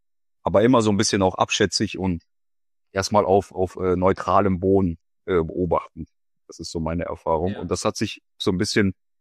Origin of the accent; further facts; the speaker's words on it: North Rhine-Westphalia, Germany; also born or lived in Ostwestfalen; ursprünglich aufgewachsen bin ich im Münsterland, im Kreis Steinfurt. Vielleicht sagt das dem einen oder anderen, was ist eher eine kleinere, ländlichere Umgebung. Genau, und irgendwann sind wir dann nach Ostwestfalen umgezogen. Also ich bin so ein klassischer NRW-Mensch.